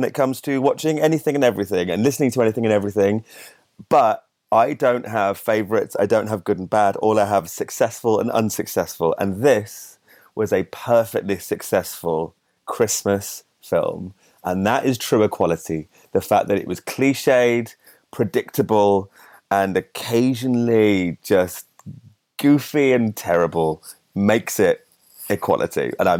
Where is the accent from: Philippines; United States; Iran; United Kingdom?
United Kingdom; Solihull, West Midlands; because I'm from Solihull in the West Midlands, just south of Birmingham.